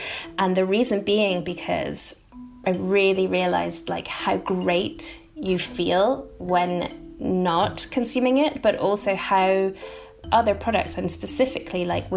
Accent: Scotland, United Kingdom; I'm Scottish and love whiskey

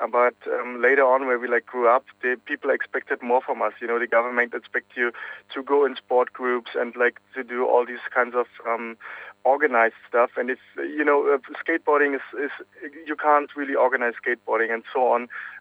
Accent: East Berlin, Berlin, Germany; English is a second language; I grew up in East Berlin

